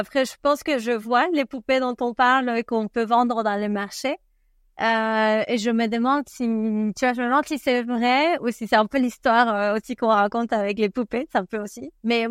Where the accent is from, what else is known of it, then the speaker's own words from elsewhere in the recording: Argentina; c'est quelque chose qui est présent aussi chez moi en Argentine